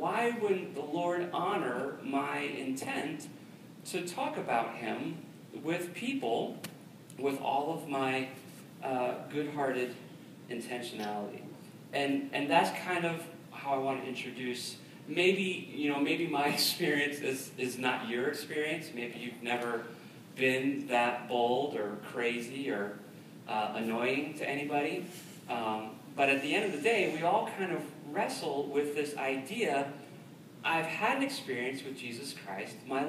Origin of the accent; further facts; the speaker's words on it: Preston, Connecticut, United States; Growing up in Preston and in southeastern Connecticut, I didn't have access to the kinds of Bible training and teaching that I did at an actual Bible college.